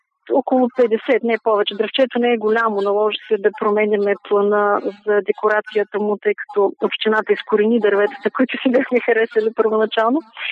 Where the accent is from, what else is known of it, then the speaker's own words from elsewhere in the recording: Varna, Varna Province, Bulgaria; аз съм варненка и новините в този смисъл имат някаква връзка с Варна